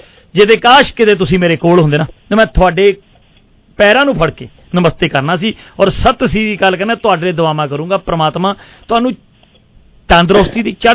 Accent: Punjab, India; ਅਸੀਂ ਇੱਕੋ ਗ੍ਰਾਂ ਦੇ ਹਾਂ, ਇੱਕੋ ਸਾਡਾ ਏਰੀਆ, ਤੇ ਅਸੀਂ ਦੁਆਬੇ ਨੂੰ ਬਿਲੋਂਗ ਕਰਦੇ ਹਾਂ ਦੋਵੇਂ ਭਾਈ

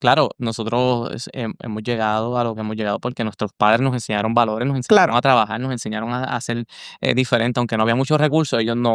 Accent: Río Piedras, Puerto Rico; born there; nací yo en Centro Médico, en Río Piedra, claro, venía siempre a la montaña, porque mi padre siempre ha sido agricultor

